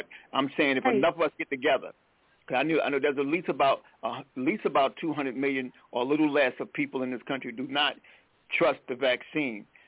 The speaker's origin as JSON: {"language": "English", "region": "South Carolina", "country": "United States", "said": "Y'all know I'm from South Carolina."}